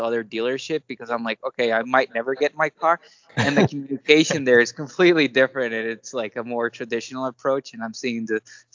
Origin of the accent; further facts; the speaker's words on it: Costa Rica; English is a second language; I'm born and raised in Costa Rica.